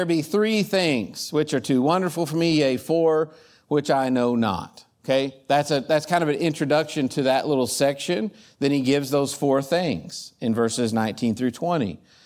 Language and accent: English; Plainview, Texas, United States; north of us is Plainview, my hometown, where Dad is this morning